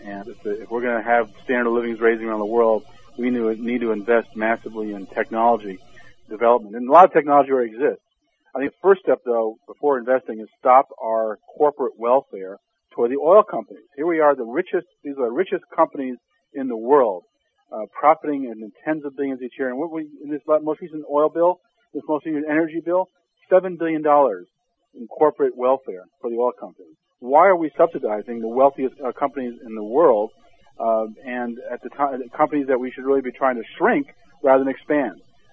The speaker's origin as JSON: {"language": "English", "town": "New Orleans", "region": "Louisiana", "country": "United States", "tie": "born or raised there", "said": "there was a local activist from my hometown here on Meet the Press this weekend, and he was talking about how New Orleans was really a symptom of a problem we're going to face in all of our major cities"}